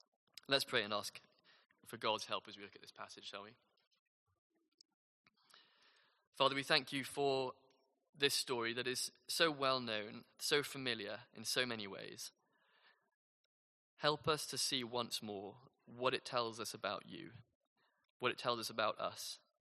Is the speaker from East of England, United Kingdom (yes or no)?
yes; St Albans, East of England, United Kingdom; That happened in where my hometown, St. Albans, where I was born.